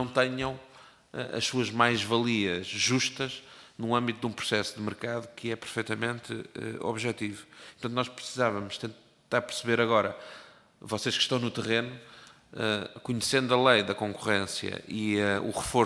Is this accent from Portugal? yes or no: yes; Portugal; porque somos portugueses como vossas excelências